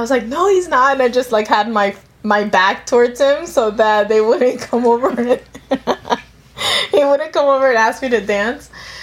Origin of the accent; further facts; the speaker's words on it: Philadelphia, Pennsylvania, United States; So I'm from South Philadelphia, with roots in South America and the Caribbean.